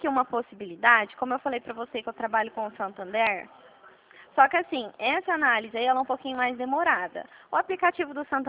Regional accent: São Paulo, Brazil; a gente é daqui da região de Prudente, é quase no fim do mundo, na verdade, né?

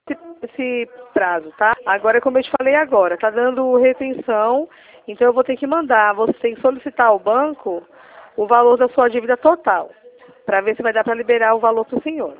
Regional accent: Recife, Pernambuco, Brazil; Eu sou aqui de Recife, da Dantas sim. Barreto, tá certo?

